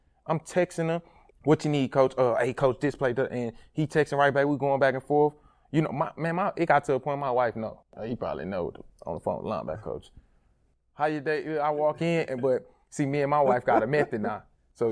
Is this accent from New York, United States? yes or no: no; Port Arthur, Texas, United States; Man, it was, you know, it's a small community, but at the end of the day, it's Texas.